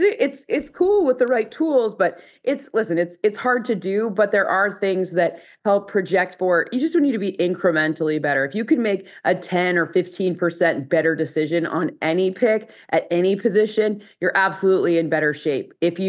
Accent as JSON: {"language": "English", "region": "Midwest", "country": "United States", "said": "what's even funnier is I'm from the Midwest. I did my master's at Northwestern."}